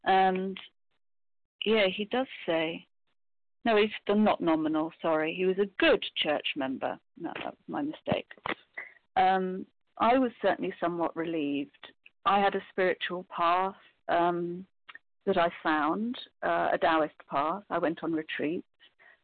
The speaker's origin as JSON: {"language": "English", "region": "England", "country": "United Kingdom", "tie": "born there", "lives_now": "Scotland, United Kingdom", "said": "which is why I'm still up in Scotland, even though I was born in England."}